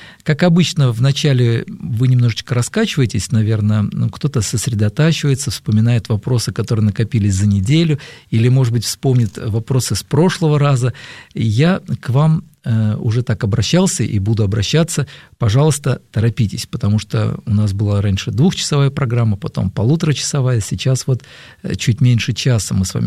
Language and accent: Russian; Moscow, Russia; я москвич, ну, так сказать, родился здесь, в Москве